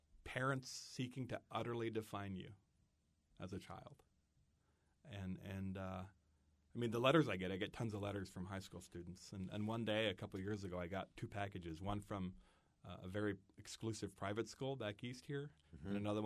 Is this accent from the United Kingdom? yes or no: no; India; But I'm an Indian saying the government works.